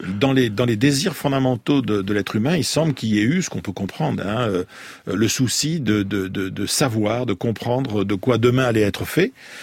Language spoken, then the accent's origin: French; Bordeaux, Nouvelle-Aquitaine, France; je suis bordelais. Je suis né à Bordeaux, j'y ai grandi.